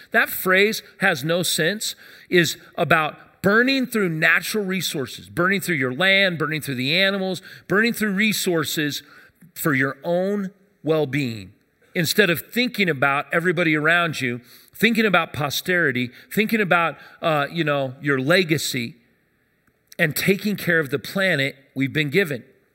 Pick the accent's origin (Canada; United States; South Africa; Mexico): United States; Denver, Colorado; We moved from North Denver over here, and I went to Westminster Elementary School.